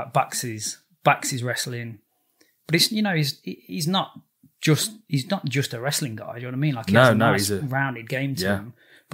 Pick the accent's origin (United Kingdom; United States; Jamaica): United Kingdom; I'm British